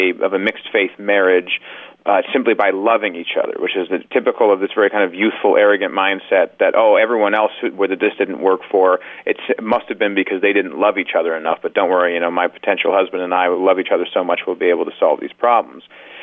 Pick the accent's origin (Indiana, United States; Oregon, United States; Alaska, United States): Indiana, United States; Indianapolis; I used to go into this music store near my hometown, music store in Indianapolis.